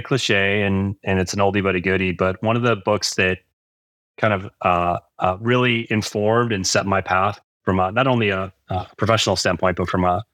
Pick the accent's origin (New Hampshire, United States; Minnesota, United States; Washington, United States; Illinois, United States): Illinois, United States; Chicago; now in Austin, United States; So I'm a transplant. So I live in Austin, Texas. I moved here about 11 years ago. I'm a transplant from the Midwest and from Chicago.